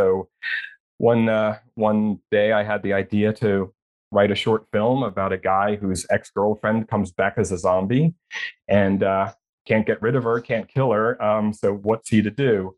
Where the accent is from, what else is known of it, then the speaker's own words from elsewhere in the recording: Long Island, New York, United States; Well, yeah, I'm from Long Island. It's about as far away from Hollywood as you can possibly get.